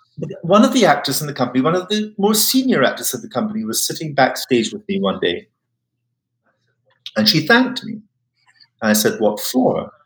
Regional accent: Scotland, United Kingdom; I've been thinking about the questions about, as a Scot, you know, is it appropriate for English actors to play Scottish parts?

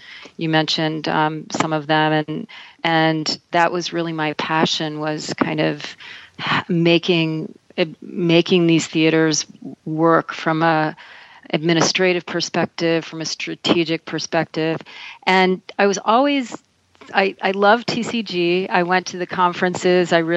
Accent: Baltimore, Maryland, United States; I am from Baltimore.

